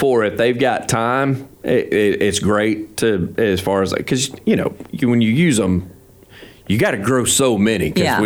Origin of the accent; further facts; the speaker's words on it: the South, United States; And being a Southerner, everybody loves fried green tomatoes.